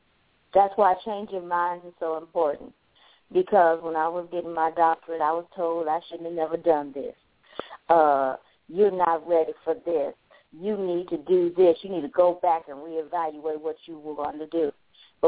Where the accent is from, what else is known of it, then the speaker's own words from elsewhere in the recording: Nashville, Tennessee, United States; I am from Nashville, Tennessee. I'm a child of a single mother.